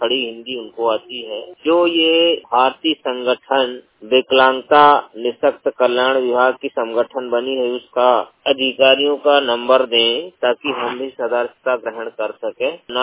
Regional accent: Umaria, Madhya Pradesh, India; district Shahdol Umaria Madhya Pradesh, तहसील बांधवगढ़ जिला उमरिया का निवासी हूँ मैं

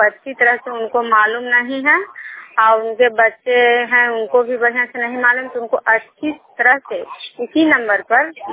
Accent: Vishnupur, Bihar, India; मैं विष्णुपुर ग्राम नालंदा जिला नगरनौसा प्रखंड के निवासी हूँ।

